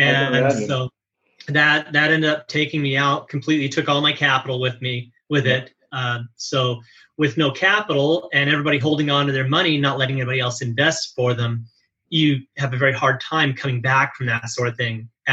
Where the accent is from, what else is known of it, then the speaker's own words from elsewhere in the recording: Astoria, Oregon, United States; now in Irvine, United States; Though I grew up in Astoria, Oregon, I still consider that home. Irvine's where I've done all my real estate.